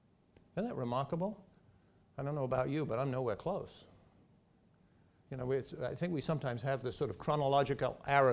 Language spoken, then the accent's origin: English; England, United Kingdom; moved away as an adult; now in United States; I grew up in England, as I mentioned this morning. I came to the United States when I was in my early 20s, and I've been here ever since. So I'm now a naturalized American, but grew up in the Church of England, back in England.